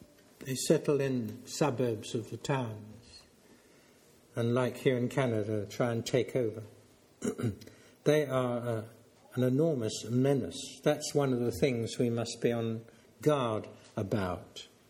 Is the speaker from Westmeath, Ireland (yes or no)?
no; Ramelton, County Donegal, Ireland; Oh, I come from Remelton.